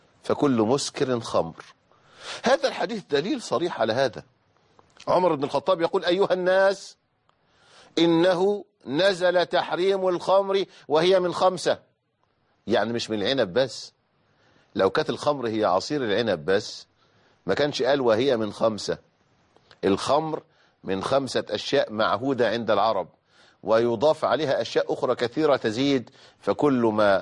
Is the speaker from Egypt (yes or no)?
yes; Egypt; وكانوا بيسموها عندنا في مصر البوظة.